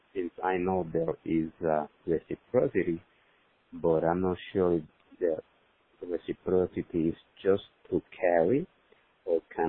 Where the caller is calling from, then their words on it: Miami, Florida, United States; I'm calling you from Miami, Florida, with a quick question.